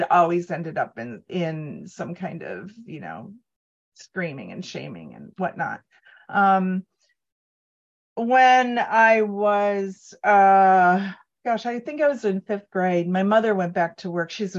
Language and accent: English; Cleveland, Ohio, United States; So I was raised in Cleveland, Rust Belt, in a 50s suburb, daughter of an alcoholic and a nurse who is severely codependent and an enabler and a caretaker.